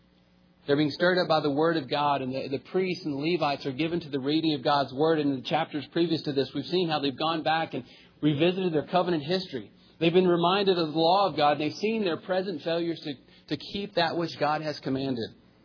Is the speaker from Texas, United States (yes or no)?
yes; Santa Anna, Texas, United States; I remember growing up in Santa Ana, Texas, one of my brother's friends in high school who kept a list.